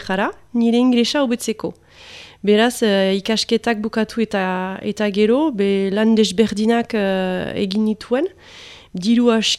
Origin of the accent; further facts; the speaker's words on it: Saint-Jean-de-Luz, Nouvelle-Aquitaine, France; Basque is a second language; now in Ascain, France; be Donibane Luitzunekoa naiz, eta badu orain amak urte azkainen bizi naizela, nire familiarekin.